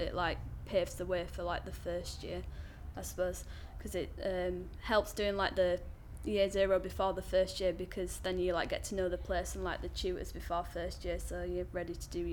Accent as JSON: {"language": "English", "town": "Leeds", "region": "Yorkshire and the Humber", "country": "United Kingdom", "tie": "born or raised there", "lives_now": "Carlisle, United Kingdom", "said": "Yeah, I'm from Leeds in West Yorkshire, and like I've lived there like all my life, but then I went to uni in Carlisle"}